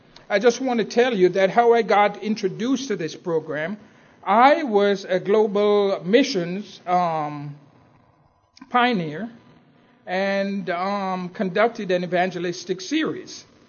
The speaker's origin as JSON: {"language": "English", "country": "Jamaica", "tie": "born or raised there", "said": "And so I grew up in Jamaica and was actively involved in the church."}